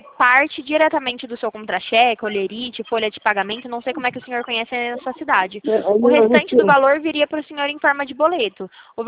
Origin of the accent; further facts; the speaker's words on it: São Paulo, Brazil; eu sou de São Paulo